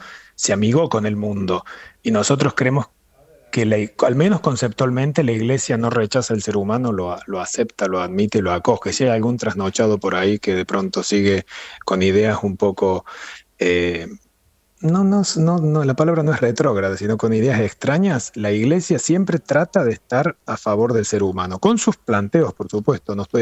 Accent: Argentina; algo que lo digo yo como argentino, lamentablemente en Argentina tenemos una idea muy equivocada.

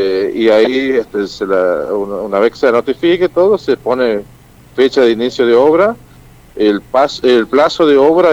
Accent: Tucumán, Argentina; lo que como tucumano, la mirada federal

